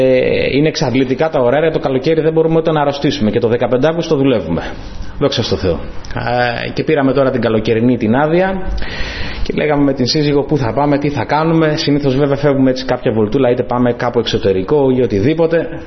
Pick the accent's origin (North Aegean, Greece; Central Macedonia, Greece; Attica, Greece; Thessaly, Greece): Central Macedonia, Greece; Thessaloniki; now in Veria, Greece; Κατάγομαι από την Θεσσαλονίκη, αλλά εδώ και 10 χρόνια ο Κύριος με έχει μεταφέρει με την σύζυγό μου στην Βέρεια.